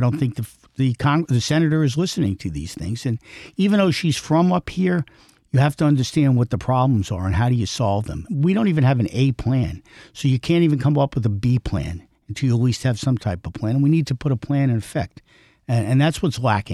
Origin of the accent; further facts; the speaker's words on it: Queens, New York, United States; now in Nassau County, United States; And I'm from Nassau, originally from Queens.